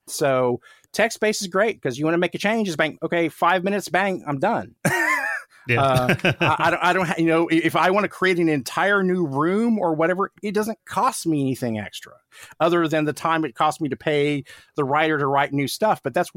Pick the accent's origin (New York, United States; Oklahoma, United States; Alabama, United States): Oklahoma, United States; because I grew up in outside of Tulsa, Oklahoma, which is, you know, it's a middle-sized city in Oklahoma, but nothing like being in Los Angeles.